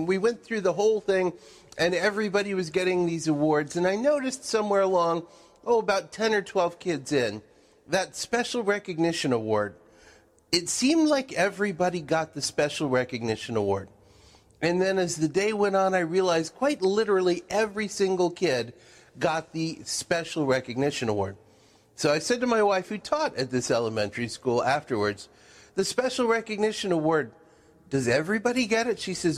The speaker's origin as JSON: {"language": "English", "country": "United States", "said": "and of course, as an American, we are very much driven by the notion of excellence."}